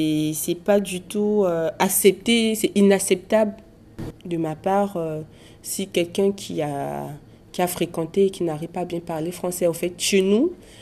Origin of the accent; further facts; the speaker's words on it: Central African Republic; first language Sango; French is a second language; je venais d'un pays où, bien sûr, la langue française était parlée, mais notre langue maternelle, on avait deux langues officielles. Il y avait le sango et le français. Et moi, j'étais habituée à parler le sango.